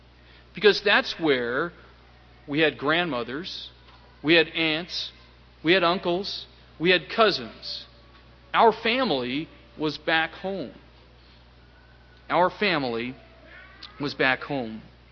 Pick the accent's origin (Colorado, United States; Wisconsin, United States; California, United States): California, United States; Pasadena; also born or lived in North Carolina; I was born in North Carolina in 1951. In 1956, my family moved to Pasadena, California. And there we took up residence.